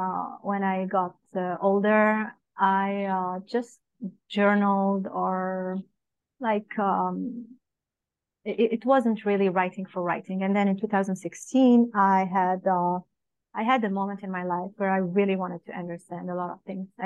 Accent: Morocco; So I am from Morocco.

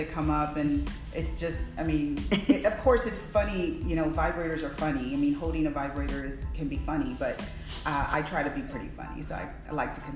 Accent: Houston, Texas, United States; I was born in Houston. Okay. So I'm born and raised. I've lived here all my life.

